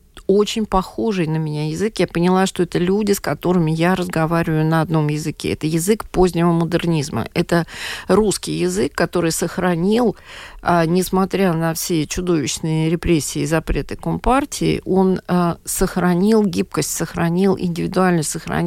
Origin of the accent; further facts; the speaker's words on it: Voronezh, Voronezh Oblast, Russia; Я, кстати, вот я человек из Центральной России, я родом из города Воронеж, где Мандельштам в ссылке был.